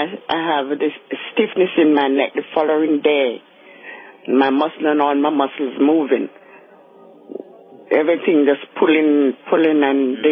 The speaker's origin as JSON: {"language": "English", "country": "Jamaica", "said": "Yeah. I'm from Jamaica."}